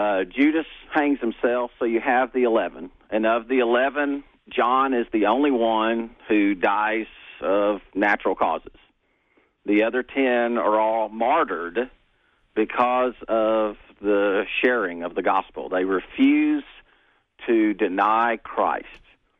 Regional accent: Texas, United States; A few weeks ago, I grew up in Texas. I was watching all the wildfires in Texas.

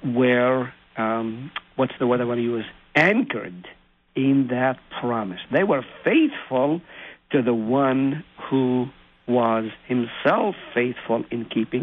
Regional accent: Nazareth, Northern District, Israel; I grew up in Palestine, or I was born in Nazareth

